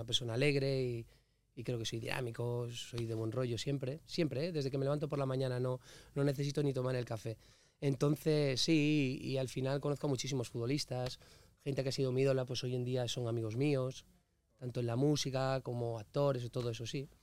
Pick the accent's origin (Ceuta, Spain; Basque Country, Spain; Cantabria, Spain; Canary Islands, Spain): Cantabria, Spain; San Vicente de la Barquera; es lo que me lleva a mi barrio, a mi pueblo, a San Vicente a la Barquera